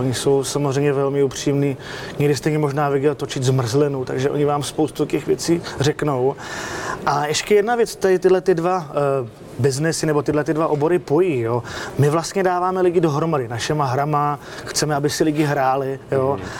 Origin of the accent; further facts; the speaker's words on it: Račice, South Moravian Region, Czechia; Já jsem z Moravy, to možná slyšíte, a tam v Račicích ve vesničce za Vyškovem prostě bylo pekařství